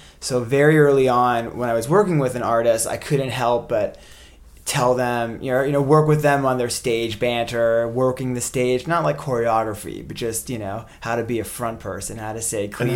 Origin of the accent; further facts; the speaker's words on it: Canada; That we're both Canadian.